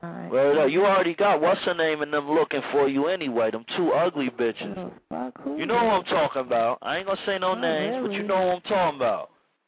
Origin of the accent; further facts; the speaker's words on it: East Orange, New Jersey, United States; Man, I'm from South Harrison Street in East Orange. Like, what up?